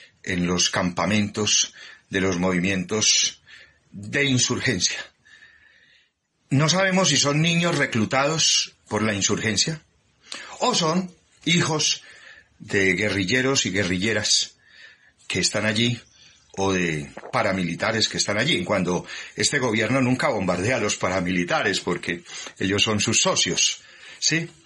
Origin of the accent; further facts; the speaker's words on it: Colombia; yo personalmente como sacerdote y como colombiano